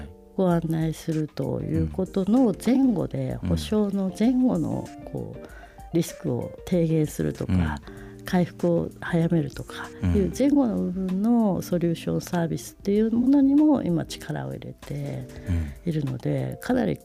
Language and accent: Japanese; Hokkaido, Japan; now in Utsunomiya, Japan; そもそもは北海道の出身なんですよね。